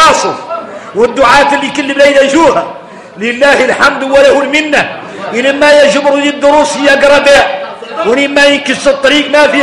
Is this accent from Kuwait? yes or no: no; Mauritania; أنا موريتاني ما أنا من دولة أخرى ولا أنا من جهة أخرى